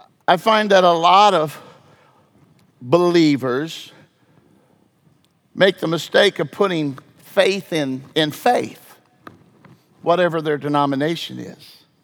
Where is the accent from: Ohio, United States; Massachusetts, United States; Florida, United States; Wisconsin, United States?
Wisconsin, United States; And we're from Wisconsin, and they're from Minnesota.